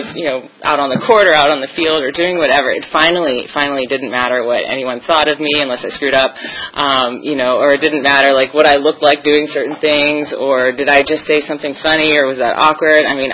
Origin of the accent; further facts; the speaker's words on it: California, United States; But I grew up in California, and I lived in, if you've ever watched the Wonder Years, that was kind of the neighborhood I lived in. It was, you know, suburban California.